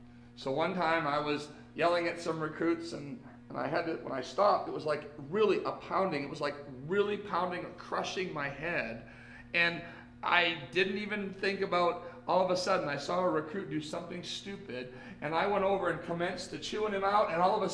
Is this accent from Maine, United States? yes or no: yes; Maine, United States; also born or lived in Florida; Growing up in Maine, there were 3 meals. This isn't West Coast, this is East Coast, and this isn't Southeast Coast, this is Northeast.